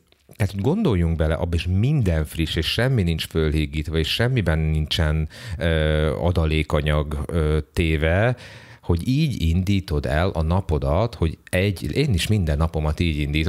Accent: Hungary

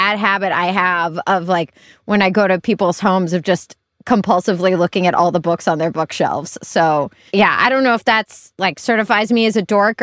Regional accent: Pennsylvania, United States; I'm from Western Pennsylvania, so near to each other.

